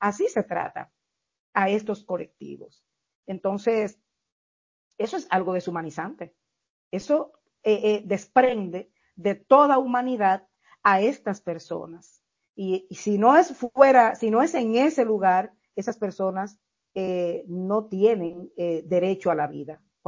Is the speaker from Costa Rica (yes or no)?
no; Dominican Republic; Y es con los haitianos donde en mi país se evidencia mucho más fuertemente este tema del racismo y de la discriminación, aunque se niegue, aunque se niegue.